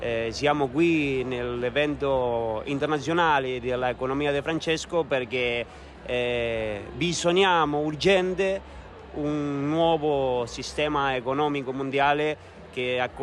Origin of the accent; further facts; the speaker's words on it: Argentina; Italian is a second language; sono argentino. Lavoro in Argentina